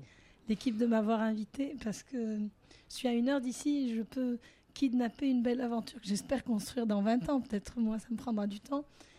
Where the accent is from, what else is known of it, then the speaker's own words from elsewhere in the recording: Tunis, Tunis Governorate, Tunisia; combattre chez nous à Tunis, qui est aussi un pays de lumière